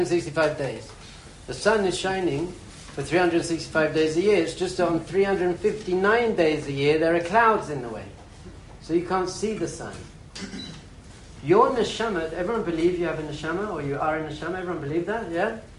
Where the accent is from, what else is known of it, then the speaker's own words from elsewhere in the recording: London, United Kingdom; So I'm from London.